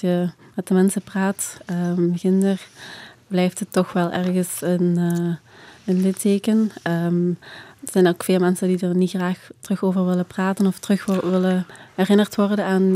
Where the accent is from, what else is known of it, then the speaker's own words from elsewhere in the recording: Rwanda; Wij willen er samen als Rwandees iets moois van maken